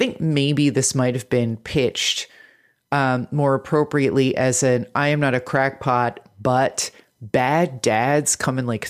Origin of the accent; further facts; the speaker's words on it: New Jersey, United States; I'm from New Jersey and watched 90210